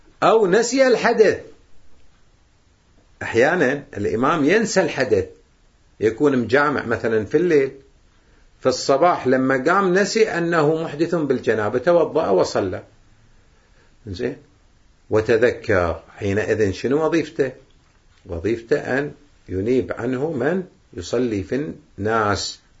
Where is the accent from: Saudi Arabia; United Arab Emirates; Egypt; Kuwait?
Kuwait; أما هنا إحنا عندنا بالكويت